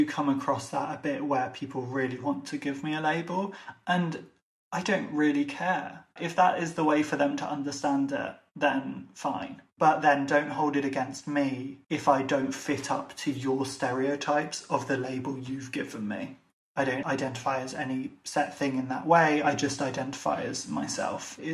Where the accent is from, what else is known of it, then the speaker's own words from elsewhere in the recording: Ireland; unless they've realised that I'm Irish or I've mentioned something.